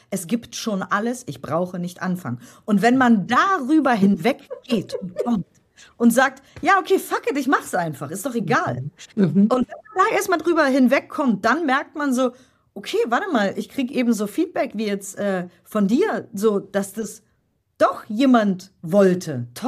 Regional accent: Germany; weil ich bin schon auch sehr deutsch, obwohl ich halb Kroatin bin und so. Mhm. Aber ich bin ja in Deutschland geboren, born and raised, wie man so schön sagt.

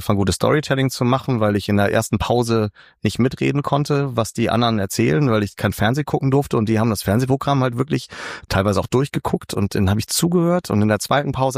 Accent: Hamburg, Germany; Ich bin in Hamburg aufgewachsen und das Dilemma an Hamburg ist, es ist ja die schönste Stadt der Welt

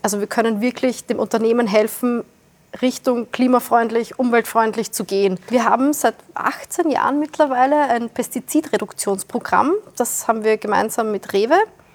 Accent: Wiener Neustadt, Lower Austria, Austria; Ich komme aus Wiener Neustadt, südlich von Wien.

